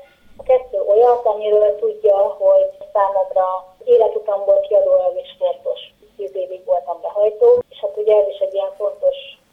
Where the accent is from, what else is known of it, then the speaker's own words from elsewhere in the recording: Jász-Nagykun-Szolnok, Hungary; born there; Szolnok megyében születtem